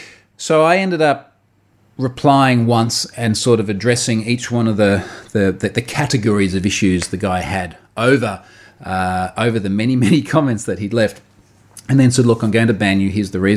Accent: Australia; And one of them is I'm Australian. Evidently, I'm on the other side of the world to where these regulations have been born.

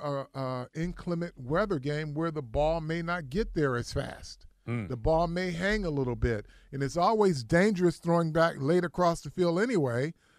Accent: Michigan, United States; The wind chill was a little something different, and I grew up in Michigan.

